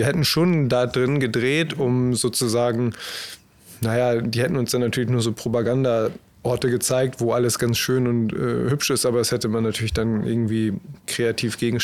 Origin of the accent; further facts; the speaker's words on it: Germany; now in United States; Wir sind Deutsche, wir kommen aus Deutschland, wir sind in Amerika, wir sind zudem in the Deep South